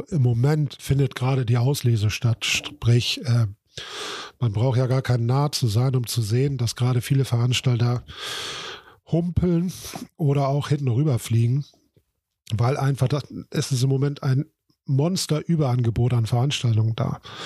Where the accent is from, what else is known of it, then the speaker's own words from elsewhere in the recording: Northern Germany, Germany; ich als Norddeutscher